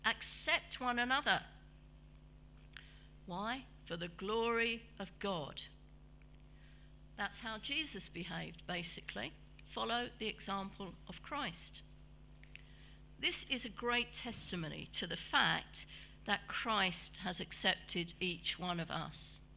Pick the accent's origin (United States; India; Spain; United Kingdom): United Kingdom; Yet we always think, don't we, as British people, of us going to them.